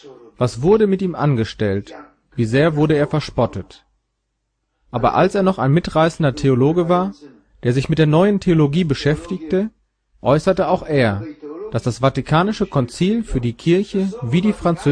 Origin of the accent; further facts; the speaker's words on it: Poland; German is a second language; Wundert euch daher nicht, dass ich mich als Pole davon sehr betroffen fühle.